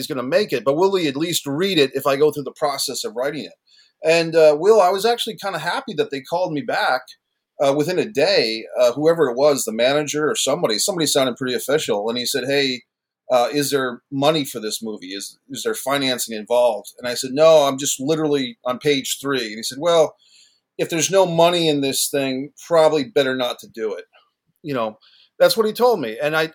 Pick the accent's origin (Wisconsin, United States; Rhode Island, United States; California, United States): Rhode Island, United States; hey, I'm a screenwriter from Rhode Island.